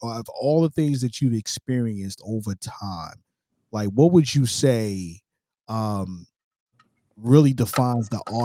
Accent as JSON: {"language": "English", "town": "Brooklyn", "region": "New York", "country": "United States", "said": "I'm originally from Brooklyn."}